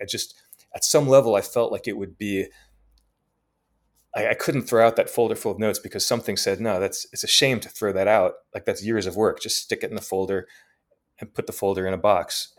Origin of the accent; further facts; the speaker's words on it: New York, United States; even though as a kid growing up in New York, you know, I had no such worries.